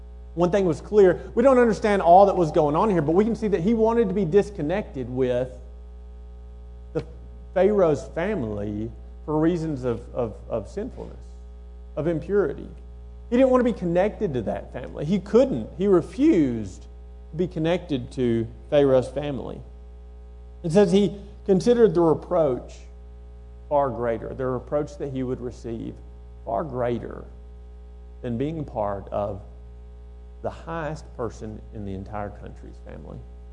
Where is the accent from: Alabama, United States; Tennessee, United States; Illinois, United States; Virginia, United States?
Tennessee, United States; Lawrenceburg; now in Columbia, United States; I'm from Lawrenceburg, Tennessee, and even though I haven't lived there, in fact, I've probably nearly lived away from that town as long as I lived in that town